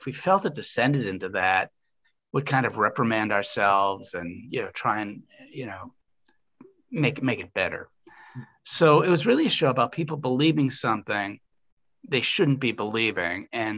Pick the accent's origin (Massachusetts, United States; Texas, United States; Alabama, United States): Massachusetts, United States; Newton; I grew up, not surprisingly, I grew up in Newton, Mass.